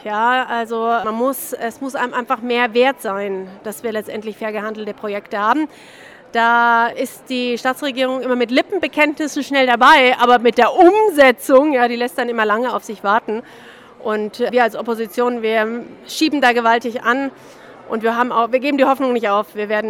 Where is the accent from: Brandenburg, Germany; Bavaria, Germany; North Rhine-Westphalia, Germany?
Bavaria, Germany; Augsburg; wenn wir hier in Augsburg, ist meine Heimatstadt, mit positivem Beispiel vorangehen